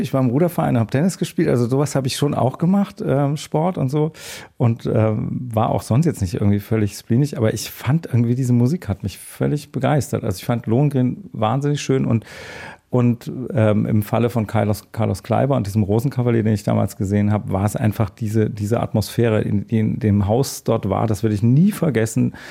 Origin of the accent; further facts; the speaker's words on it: Hamburg, Germany; Und dann sind wir sehr schnell in den hohen Norden gezogen mit der Familie. Also ich habe meine Grundschulzeit und meine Kindheit in Hamburg verbracht. Also von daher gibt es einen gewissen norddeutschen Anteil und eine Liebe für Norddeutschland in mir.